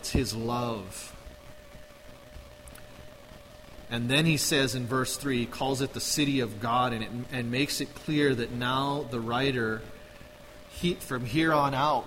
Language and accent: English; Anahola, Hawaii, United States; I grew up in Anahola at the base of Mount Kalalea.